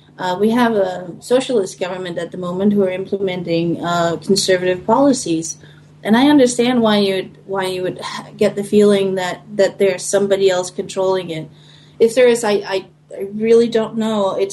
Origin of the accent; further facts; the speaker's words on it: Denmark; Or I should say, I'm from Denmark, and they're basically from the same family, so.